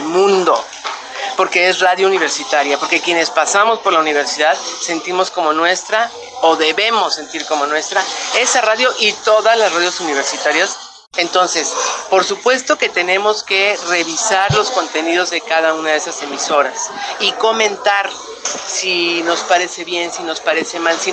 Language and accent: Spanish; Mexico; soy mexicana y soy especialista en medios universitarios y públicos